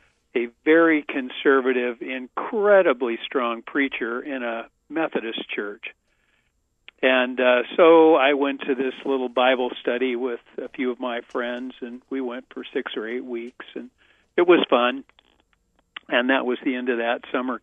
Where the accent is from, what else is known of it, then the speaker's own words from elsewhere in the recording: Salem, Oregon, United States; Grew up in Salem, Oregon. Lived there until I graduated from Willamette, and then never lived there again. My folks lived in the same house for over 50 years, so it was a rather stable upbringing.